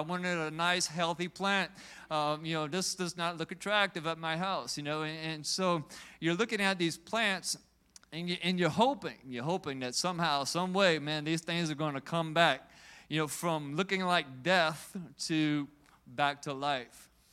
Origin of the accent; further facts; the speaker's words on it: Louisiana, United States; We're from South Louisiana.